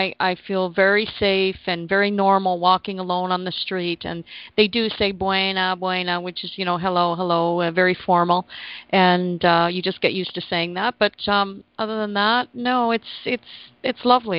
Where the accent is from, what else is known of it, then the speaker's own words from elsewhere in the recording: Canada; moved away as an adult; now in Las Tablas, Panama; I'm a Canadian down in Los Tablas, which is the pretty far south down in the country. And I moved here in August of 2014. So I retired early out of Canada.